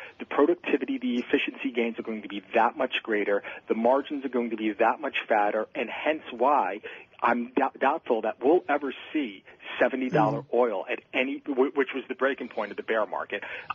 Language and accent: English; Pennsylvania, United States; because you've got so much gas being produced in my home state here in Pennsylvania